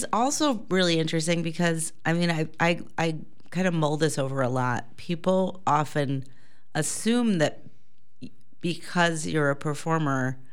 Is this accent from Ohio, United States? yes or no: no; Chicago, Illinois, United States; we grew up singing in the Chicago Children's Choir